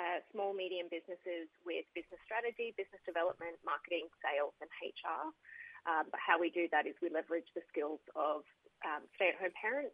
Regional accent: Brisbane, Queensland, Australia; I'm from Brisbane.

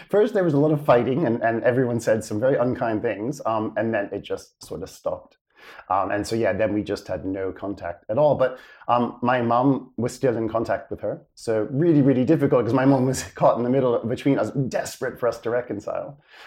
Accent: United States; moved away; I grew up in the States. You could probably tell from the accent still hangs around, even though I've lived out of the States now more than in. In suburbia

